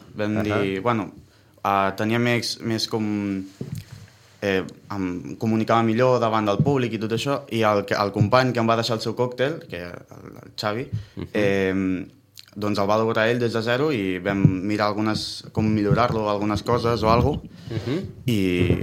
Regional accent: Sant Martí Sarroca, Catalonia, Spain; De Sant Martí Sarroca, d'un poble al costat de Vilafranca, al Penedès.

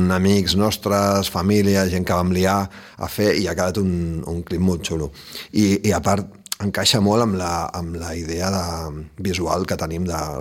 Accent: Sitges, Catalonia, Spain; now in Ribes, Spain; Jo, que sóc de Sitges també, però ara visc a Ribes.

